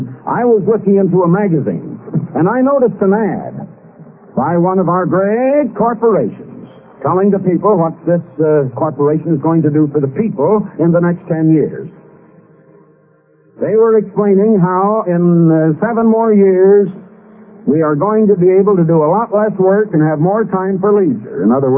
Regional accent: Iowa, United States; Now, I was born and raised in Iowa, and we'd go out and go bobsledding or skating in the winter

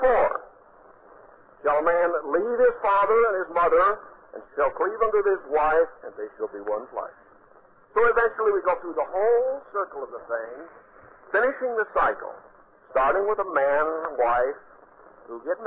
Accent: Hillsview, Oregon, United States; I grew up out here in Clackamas County, a little place called Hillsview.

